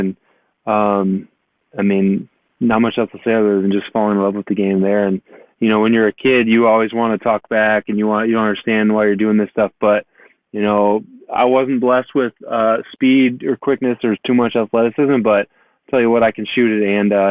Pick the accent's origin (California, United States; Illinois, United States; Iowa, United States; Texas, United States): Iowa, United States; Iowa City; It's my family. I'm from Iowa City, Iowa, and my dad, he grew up playing ball, you know, on a farm with a hoop in his barn.